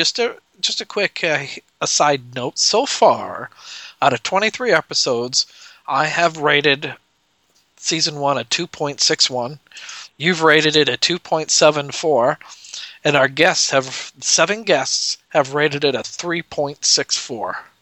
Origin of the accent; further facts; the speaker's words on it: Nebraska, United States; from Nebraska, saying good